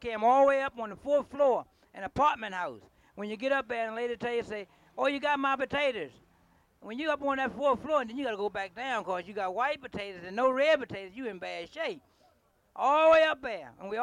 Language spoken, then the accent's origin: English; Baltimore, Maryland, United States; I'm from Baltimore.